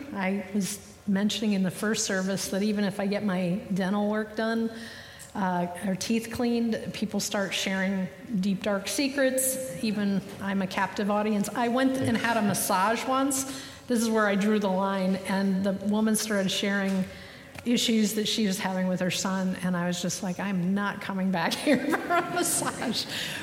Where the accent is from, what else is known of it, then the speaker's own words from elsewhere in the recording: Wauwatosa, Wisconsin, United States; So I grew up in Wisconsin, a small community outside of Milwaukee called Wauwatosa.